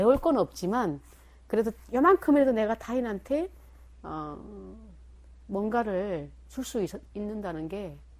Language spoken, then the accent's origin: Korean; North Korea; now in South Korea; 북한에서 와서 6년밖에 안 됐는데